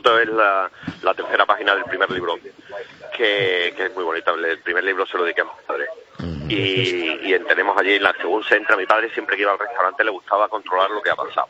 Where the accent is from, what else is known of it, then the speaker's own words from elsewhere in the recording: Talaván, Extremadura, Spain; Los recuerdos que tenemos de mi pueblo de Talaván, ¿no?